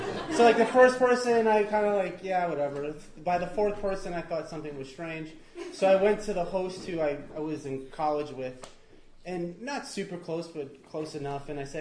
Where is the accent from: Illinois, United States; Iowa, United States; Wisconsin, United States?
Wisconsin, United States; Milwaukee; I'm from the Midwest, so I went back home to Milwaukee for a wedding, college buddies.